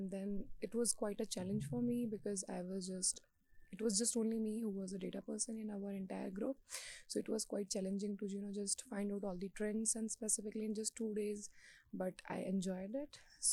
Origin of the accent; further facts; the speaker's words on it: India; English is a second language; now in United States; I'm a MS Data Science student in University of Colorado, and I'm from India.